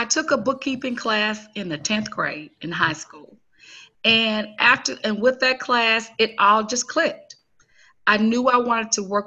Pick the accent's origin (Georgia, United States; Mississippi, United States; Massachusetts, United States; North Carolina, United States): Mississippi, United States; Macon; I grew up in Mississippi in the northeastern part of Mississippi, in rural Mississippi, Macon, Mississippi, and I went to school at Mississippi State University in Starkville